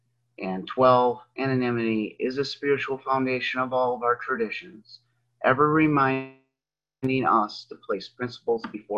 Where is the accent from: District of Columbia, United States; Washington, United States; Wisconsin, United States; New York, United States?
Wisconsin, United States; from Wisconsin.